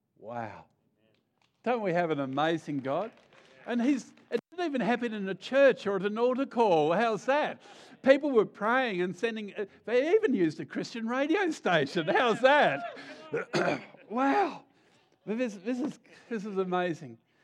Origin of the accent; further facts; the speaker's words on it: Tasmania, Australia; In Tasmania, we've got a real battle at the moment. I'm from Tassie, by the way, in case anyone didn't know.